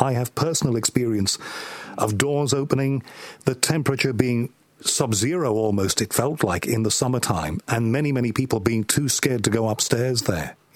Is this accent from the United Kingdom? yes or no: yes; Liverpool, North West England, United Kingdom; I know Liverpool because I'm from Liverpool, and I go on about that an awful lot on this show.